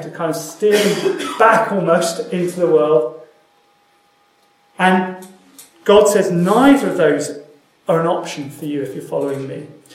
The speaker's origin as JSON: {"language": "English", "region": "England", "country": "United Kingdom", "said": "I'm saying English person because I'm English and I only know that's a little dream."}